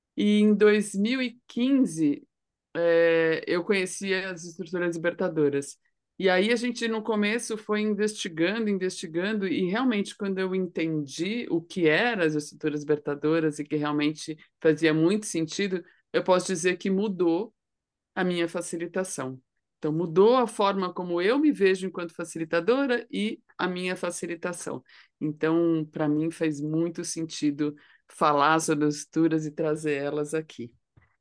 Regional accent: Brazil; accent: Brazilian Portuguese; E espero que meu português do Brasil traga aí um

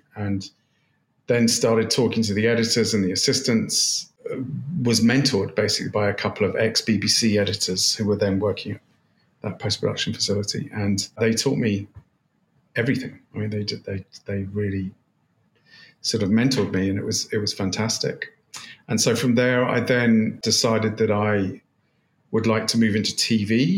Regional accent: London, United Kingdom; But yeah, I grew up in London.

